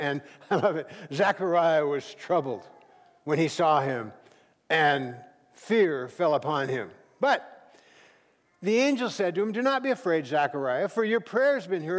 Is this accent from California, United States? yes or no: yes; Santa Barbara, California, United States; I'm from Santa Barbara.